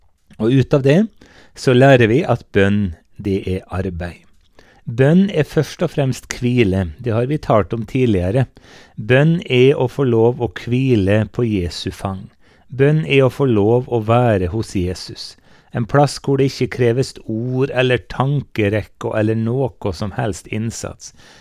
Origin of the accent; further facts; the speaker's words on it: Eide, Møre og Romsdal, Norway; Jeg vokste opp på gård, jeg vokste opp på Eide på Nordmøre